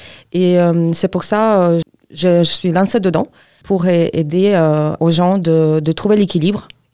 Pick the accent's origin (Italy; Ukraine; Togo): Ukraine; French is a second language; now in France; je suis ukrainienne, j'habite en France depuis 15 ans, d'où vient mon accent.